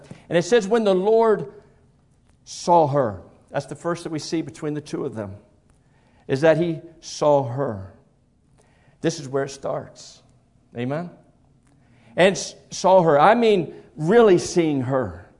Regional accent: Texas, United States; I'm from Texas, amen, originally.

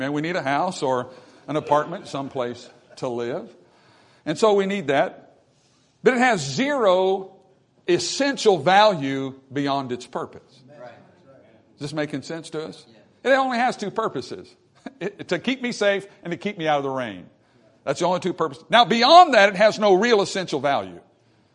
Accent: United States; We're Americans. Well, I am. I'm an American. I'm still remotely proud of that.

